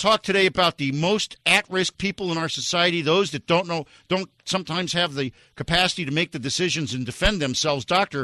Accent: Florida, United States; Now, I was a child. I grew up in Dade County.

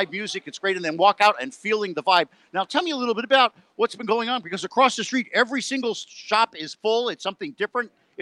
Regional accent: Miami, Florida, United States; You know, I grew up here in Miami, and Little Havana was the place where all the little old ladies and little old men were.

